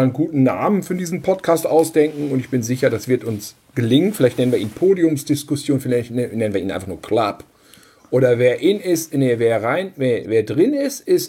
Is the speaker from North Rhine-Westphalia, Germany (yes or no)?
yes; Cologne, North Rhine-Westphalia, Germany; Da muss ich jetzt mal hier als Kölner mal den Unterschied